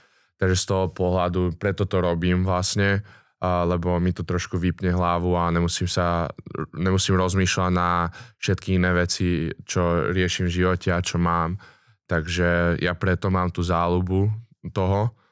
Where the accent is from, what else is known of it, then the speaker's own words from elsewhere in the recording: Bratislava, Bratislava Region, Slovakia; tým pádom, že som vyrastal v Bratislave